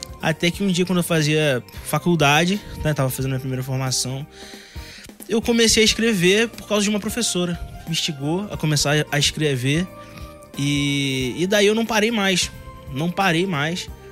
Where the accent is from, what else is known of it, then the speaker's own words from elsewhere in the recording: Petrópolis, Rio de Janeiro, Brazil; Ah, eu sou um cara lá de Petrópolis, no Rio de Janeiro. Minha terrinha.